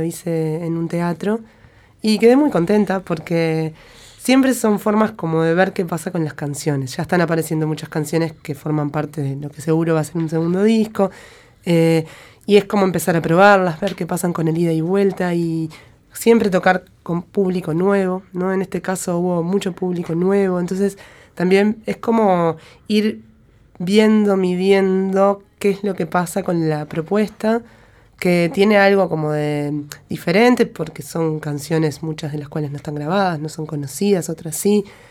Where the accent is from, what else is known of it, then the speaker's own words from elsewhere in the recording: Ciudad de la Costa, Canelones, Uruguay; Yo soy de Ciudad de la Costa, que se llamaba Tres Cuartos